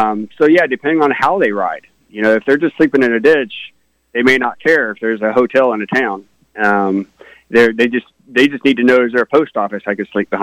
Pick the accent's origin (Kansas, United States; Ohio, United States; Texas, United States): Kansas, United States; Americus; You know, I grew up in Americus. I grew up on those back roads, learned how to drive on those back roads, went to school at Northern Heights on those back roads.